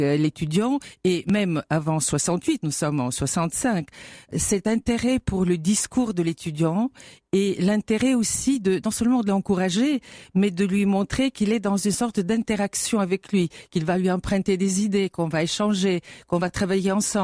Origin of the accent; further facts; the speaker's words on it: Bulgaria; moved away as an adult; now in France; je me décris comme une citoyenne européenne de nationalité française, d'origine bulgare et adoptée par les Américains. Mais à l'époque, je n'étais qu'une étudiante bulgare qui arrivait donc avec sa bourse d'études